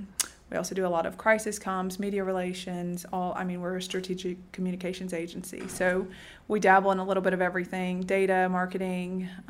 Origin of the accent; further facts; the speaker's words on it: Nashville, Tennessee, United States; also born or lived in Birmingham, United States; Obviously, I grew up in Nashville, moved to Birmingham for Southern Living.